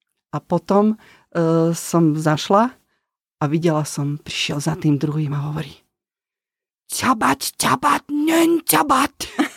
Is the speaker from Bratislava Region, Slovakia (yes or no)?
no; Nové Mesto nad Váhom, Trenčín Region, Slovakia; my sme teda od Nového mesta.